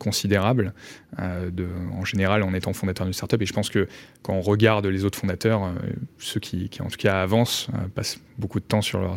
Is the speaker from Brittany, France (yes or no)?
no; Grenoble, Auvergne-Rhône-Alpes, France; Moi, je ne suis pas de Paris. À la base, je suis de Grenoble. Je fais les études en partie à Lille et à Paris.